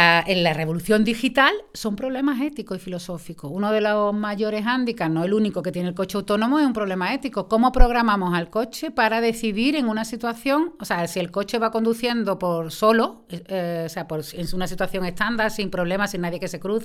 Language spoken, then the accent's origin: Spanish; Coria, Andalusia, Spain; Bueno, yo de Coria, porque yo soy de Coria.